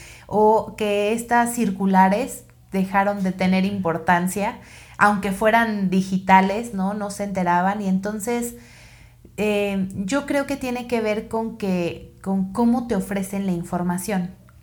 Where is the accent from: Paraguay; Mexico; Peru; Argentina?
Mexico; Yo sí creo que la pandemia nos vino a dar una calidad de vida que no esperábamos como mexicanos y viviendo en la ciudad que podíamos percibir.